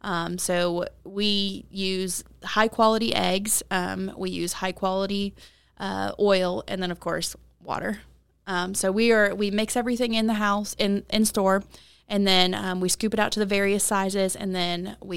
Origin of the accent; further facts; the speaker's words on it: Huntsville, Alabama, United States; So I'm from Huntsville